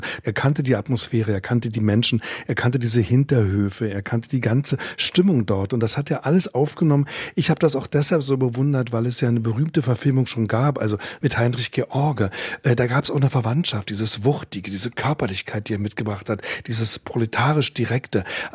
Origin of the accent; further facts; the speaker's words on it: Berlin, Germany; auch als Berliner